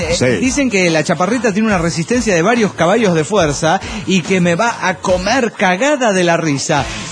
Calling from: Cuernavaca, Morelos, Mexico; de Cuernavaca, Morelos, México.

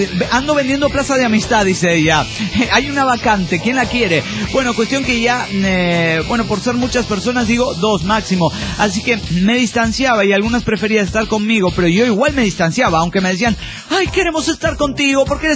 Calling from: Mexico City, Mexico; Les mando un saludo desde el acalorado DF mexicano.

